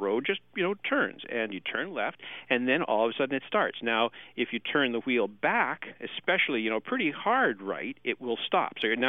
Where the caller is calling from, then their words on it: Amherst, Massachusetts, United States; I'm calling from Amherst, Massachusetts.